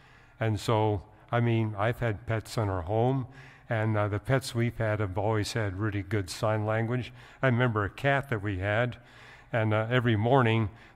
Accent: Canada; moved away; So, I grew up in Canada

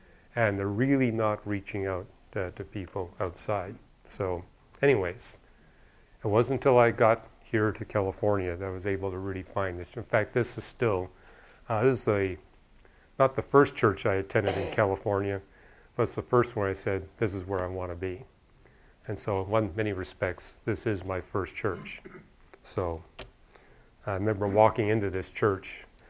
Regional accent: Vancouver, British Columbia, Canada; So where I grew up in Vancouver, probably 1% or less of the population were Bible-believing Christians.

